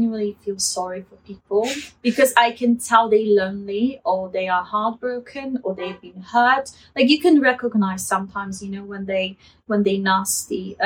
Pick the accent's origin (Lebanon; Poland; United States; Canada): Poland; people from my hometown from Poland that I haven't spoken to for, like, years, like 12 years or 15 years